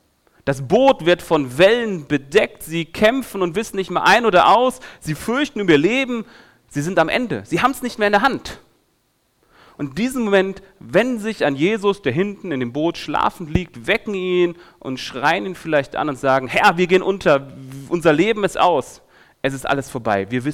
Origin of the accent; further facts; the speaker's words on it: Cologne, North Rhine-Westphalia, Germany; Wenn ich mir so Köln vorstelle, wo ich herkomme